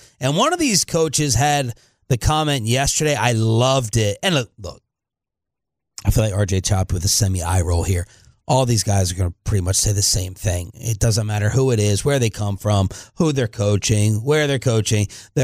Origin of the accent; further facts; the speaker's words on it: Maryland, United States; especially was the case growing up in Maryland, watching those Ravens defenses